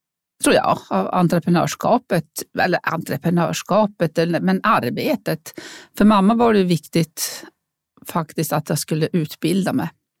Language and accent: Swedish; Harads, Norrbotten County, Sweden; Varför är jag inte hemma i Harads? De behöver ju hjälp i Harads.